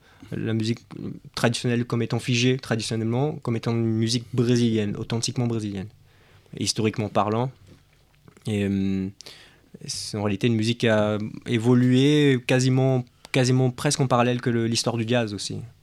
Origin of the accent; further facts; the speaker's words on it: French Guiana; born there; Je suis né en Guyane française.